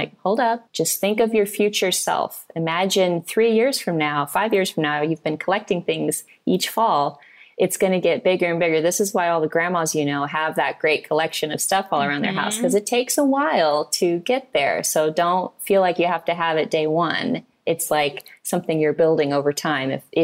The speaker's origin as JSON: {"language": "English", "region": "Missouri", "country": "United States"}